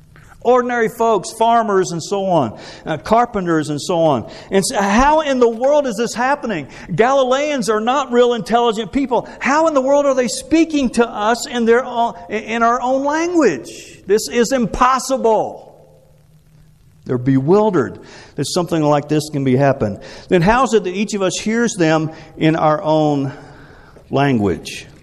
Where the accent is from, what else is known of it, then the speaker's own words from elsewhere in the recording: Aiken, South Carolina, United States; Now, I'm from Aiken, South Carolina. That's where I was born and raised. Aiken is not the end of the world, but you can see it from there, okay?